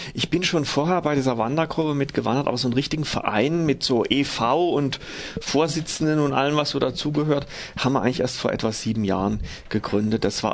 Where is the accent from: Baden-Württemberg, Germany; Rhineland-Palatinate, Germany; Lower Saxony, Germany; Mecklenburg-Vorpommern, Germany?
Baden-Württemberg, Germany; Offenburg; ich komme aus Offenburg